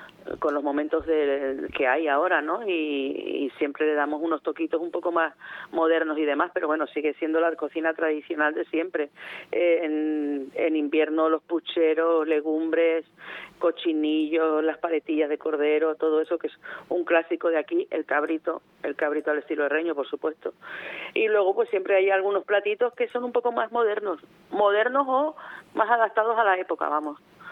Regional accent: Valladolid, Castile and León, Spain; Yo soy de Valladolid

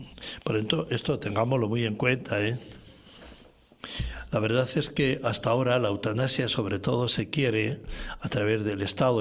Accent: Spain; Y que los españoles nos vayamos allí al carajo que decimos por mi tierra

